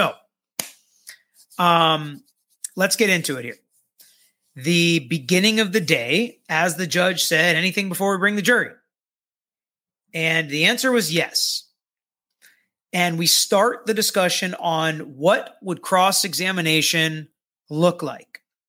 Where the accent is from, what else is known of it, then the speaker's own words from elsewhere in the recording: the South, United States; I'm from the South. I handle guns a lot or know my way around hunting and these long guns